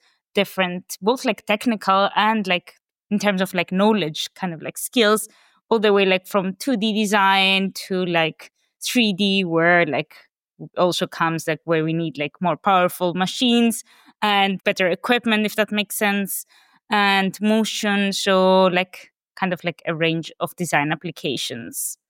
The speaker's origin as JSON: {"language": "English", "country": "Greece", "second_language": "English", "moved": "as an adult", "lives_now": "London, United Kingdom", "said": "I've been located in London already now 12 years, but I'm originally from Greece, where I did like my first steps in design"}